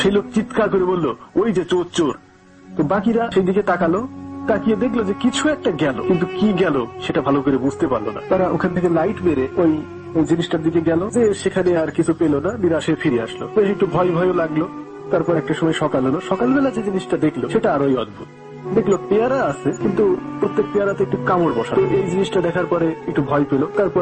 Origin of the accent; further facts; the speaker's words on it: Kotchandpur, Khulna Division, Bangladesh; শিরাইদাহের কোটচাঁদপুর থেকে … আমার গ্রামের নাম তালসার।